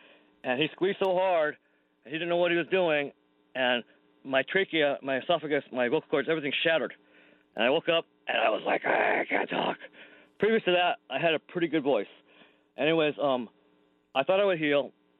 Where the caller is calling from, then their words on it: Alhambra, California, United States; I'm from Alhambra, California.